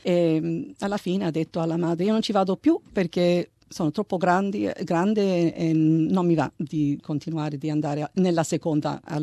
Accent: Australia; per me è stato una fortuna di crescere qui, di essere istruita e di trovare il lavoro. E io penso che sono australiana, ma australiana con un filo di italiano.

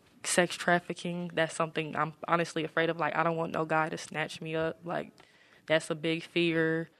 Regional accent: Toledo, Ohio, United States; born there; I was born in Toledo, Ohio.

